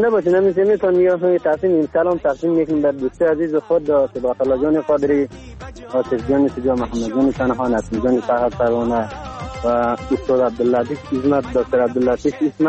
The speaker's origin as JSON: {"language": "Persian", "country": "Afghanistan", "said": "ما هم افغانیم."}